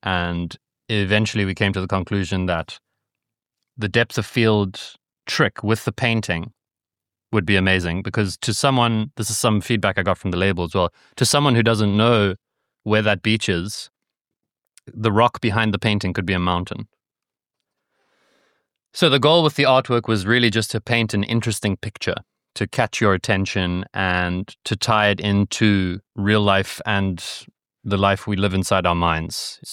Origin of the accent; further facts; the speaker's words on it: Cape Town, Western Cape, South Africa; Because the three of us are the same age. We're all born in 96. We've raised from Durban, Steve is from Joburg, and I'm from Cape Town.